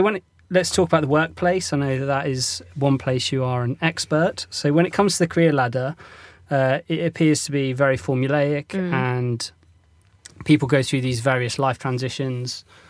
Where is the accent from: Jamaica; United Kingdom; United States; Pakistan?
United Kingdom; South West England; born or raised there